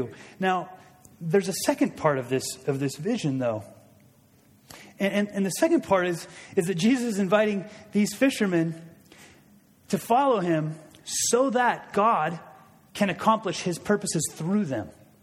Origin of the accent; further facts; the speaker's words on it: Seattle, Washington, United States; I love to fish. And I've fished since I was a little boy. I grew up in Seattle.